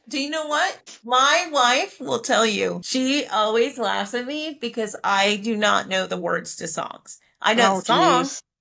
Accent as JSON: {"language": "English", "town": "Philadelphia", "region": "Pennsylvania", "country": "United States", "said": "I don't know, I'm from Philly."}